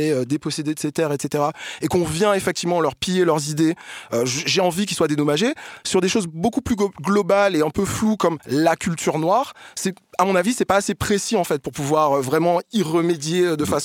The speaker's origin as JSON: {"language": "French", "region": "Martinique", "country": "France", "tie": "born or raised there", "said": "moi, je suis martiniquais, j'ai grandi là-bas"}